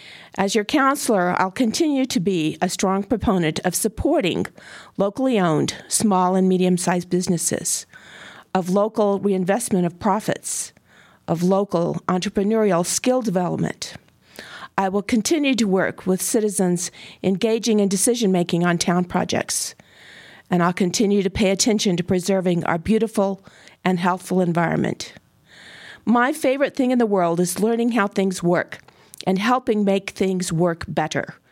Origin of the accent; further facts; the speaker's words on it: Farmington, New Mexico, United States; I'm a multi-generational New Mexican. I was born and raised in Farmington.